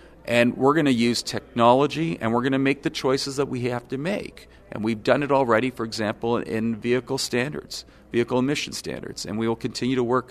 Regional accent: Canada; We're Canadian. We identify with the land.

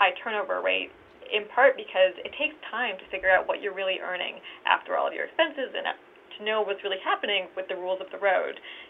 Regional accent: Canada; across the U.S. and Canada, because I'm Canadian, and so I always like to bridge those two locations.

